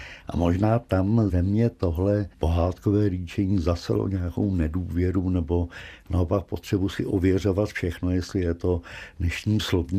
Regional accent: České Budějovice, South Bohemian Region, Czechia; born there; v mém rodišti Českých Budějovicích

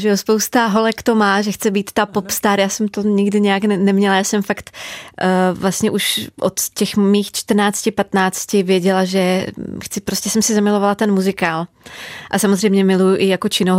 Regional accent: Slovakia; Czech is a second language; když slyším ty staré nahrávky, tak to bylo strašně slyšet, že jsem Slovenka

